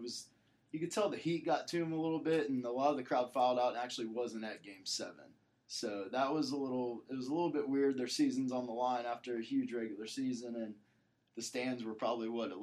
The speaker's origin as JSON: {"language": "English", "region": "California", "country": "United States", "said": "oh, we're from Southern California and grew up, UCLA fans"}